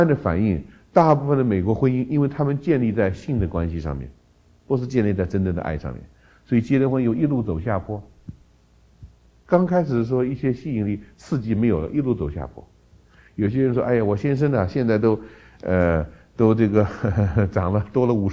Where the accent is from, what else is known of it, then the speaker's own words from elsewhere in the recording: China; 我们中国人